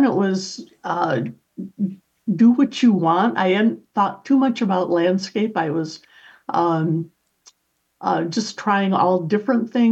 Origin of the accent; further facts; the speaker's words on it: Freeport, Illinois, United States; I grew up in Freeport, Illinois, about 100 miles west of Chicago and 100 miles east of the Mississippi River and 15 miles from the Wisconsin border